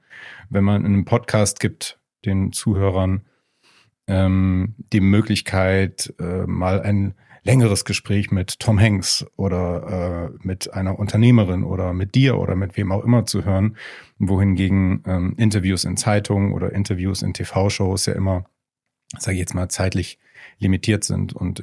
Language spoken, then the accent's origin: German; Hilden, North Rhine-Westphalia, Germany; born there; also born or lived in Hamburg; now in Berlin, Germany; komme gebürtig aus der Gegend von Düsseldorf bei Hilden, vielleicht kennen das ja ein paar Leute, und bin 2009 über Umwege Hamburg dann nach Berlin gezogen.